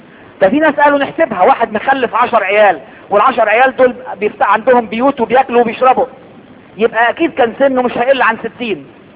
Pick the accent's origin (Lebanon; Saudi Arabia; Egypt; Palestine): Egypt; واحنا منهم على فكرة. لان احنا مصريين